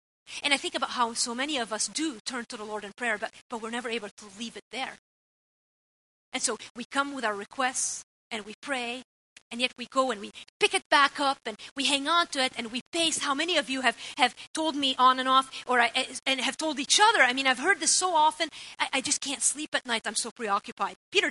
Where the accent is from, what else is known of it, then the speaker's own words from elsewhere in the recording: Beirut, Beirut Governorate, Lebanon; moved away; I remember moments growing up in Lebanon where we prayed a lot.